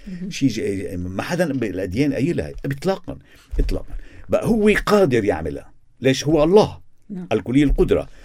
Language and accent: Arabic; Lebanon; ونحن كلبنانيين